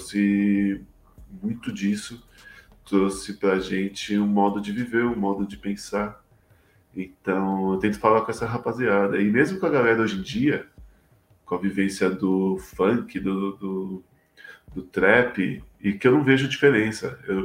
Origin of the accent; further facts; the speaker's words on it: São Paulo, Brazil; eu sou de Perus, e eu vejo muito isso na quebrada